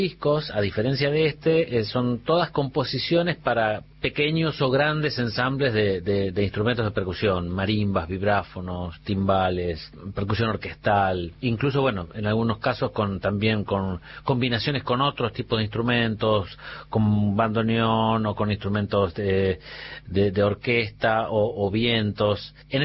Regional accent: Lincoln, Buenos Aires Province, Argentina; soy de Lincoln, provincia de Buenos Aires, y soy músico, percusionista, compositor

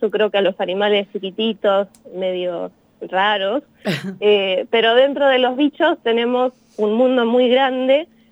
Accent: Comodoro Rivadavia, Chubut, Argentina; Crecí en un lugar en Chubut que se llama Comodoro Rivadavia, que tiene mar

